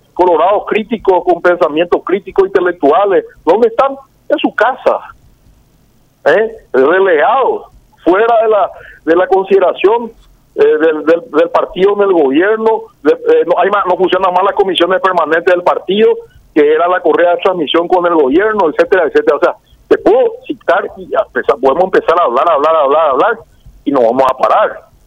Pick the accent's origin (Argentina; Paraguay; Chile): Paraguay; Y esa bandera llevaremos nosotros ya como paraguayos, primero la patria y después el partido, ¿verdad?